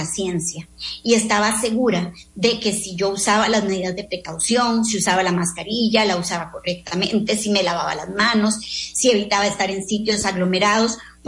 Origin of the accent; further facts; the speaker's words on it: Heredia, Costa Rica; Yo soy la típica niña costarricense de pueblo, que patiné en las calles, brinqué mecate con mis amigos en el jardín de la iglesia, ¿verdad? Participé en Barba, en estos famosos desfiles de los payasos en el mes de agosto. Fui una típica niña de pueblo.